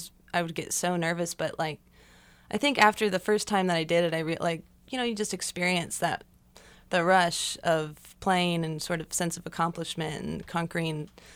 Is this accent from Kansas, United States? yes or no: yes; Overland Park, Kansas, United States; Well, I'm from Overland Park and went to school at Shawnee Mission South.